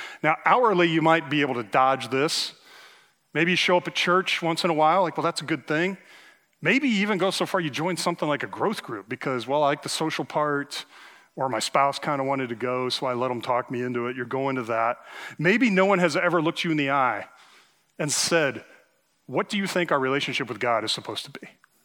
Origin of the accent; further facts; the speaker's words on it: Nebraska, United States; I'm from Nebraska. I've never seen this before, okay?